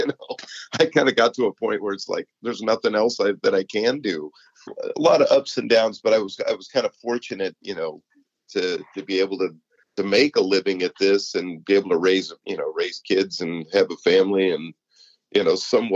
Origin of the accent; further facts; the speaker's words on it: Iowa, United States; I grew up in Iowa, actually, by the way.